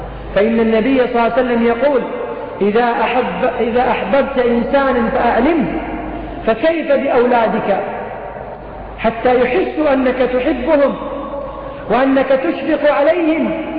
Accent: Kuwait; والعامة عندنا في الكويت يسمونها التمايل.

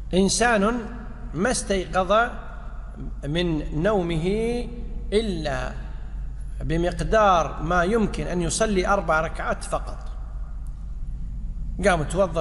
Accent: Kuwait; احنا عندنا في الكويت

